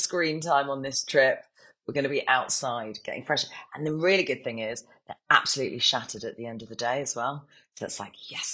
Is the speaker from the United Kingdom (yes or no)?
yes; South West England, United Kingdom; I mean, I'm from Dorset. I'm from the South Coast anyway.